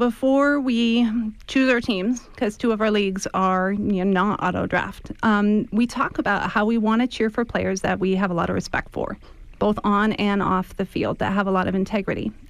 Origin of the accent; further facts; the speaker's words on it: Seattle, Washington, United States; Well, that's been a hard case for me, too, because I'm from Seattle